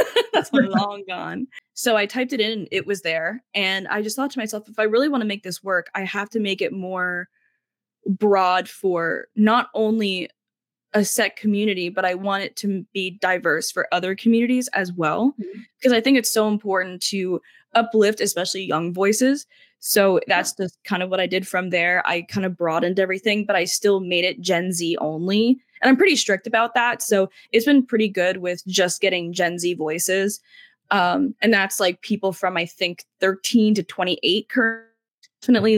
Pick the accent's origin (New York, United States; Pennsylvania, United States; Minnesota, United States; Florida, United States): Pennsylvania, United States; Coopersburg; I grew up in Coopersburg, Pennsburg area.